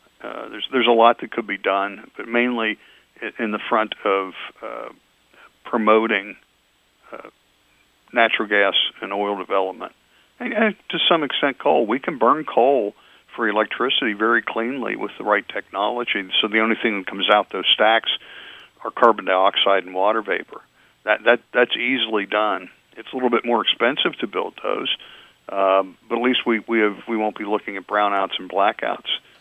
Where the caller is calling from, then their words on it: Virginia, United States; I'm calling you from Virginia today.